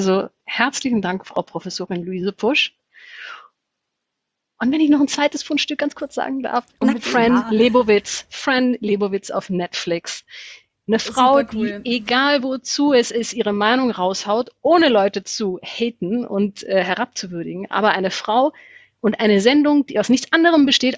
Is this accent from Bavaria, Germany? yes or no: yes; Bavaria, Germany; Und ich bin in einer Umgebung in Bayern aufgewachsen